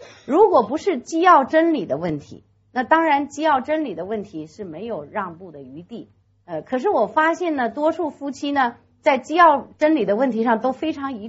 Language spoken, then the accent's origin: Chinese; China; 我是从国内来的